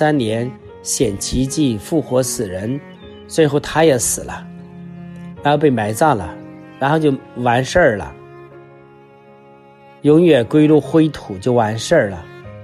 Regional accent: China; 大概我们中国人如果我们说问这个终极的问题的话，我们都会说不知道，瞎活着吧。

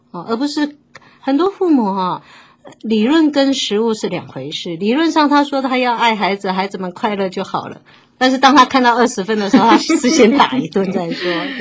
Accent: China; 所以我们中国人学习到的可能是比较压抑的。

